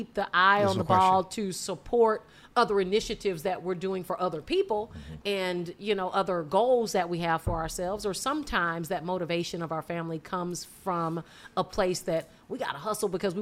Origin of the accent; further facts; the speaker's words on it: Louisiana, United States; So I am from the other country called Louisiana. And I'm a Creole girl through and through.